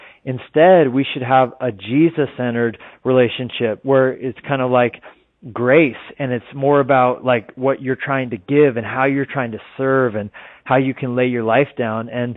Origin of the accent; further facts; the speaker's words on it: Colorado, United States; You know, I grew up in Colorado, so I probably have to claim the Denver Broncos.